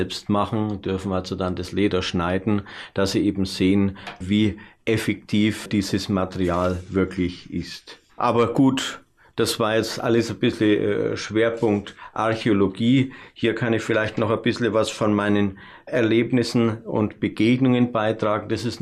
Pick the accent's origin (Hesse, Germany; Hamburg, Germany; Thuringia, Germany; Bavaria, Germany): Bavaria, Germany; Heinersreuth; Ich bin natürlich in dieser Heimat verwurzelt. Also ich bin ein wirklich noch in Heinersreuth geborener Uroberfranke, darf ich mal so sagen.